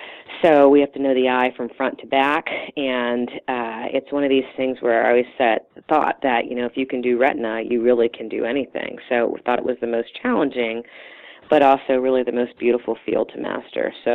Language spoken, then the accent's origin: English; Maryland, United States; I am originally from Maryland, and my Hopkins has been my first and only faculty job thus far. And my husband and his family are from Baltimore.